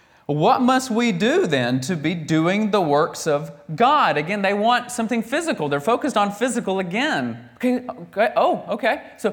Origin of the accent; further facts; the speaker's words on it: United States; But they just assumed, because we're from the States, we know all these famous people, and they assumed we had lots of money.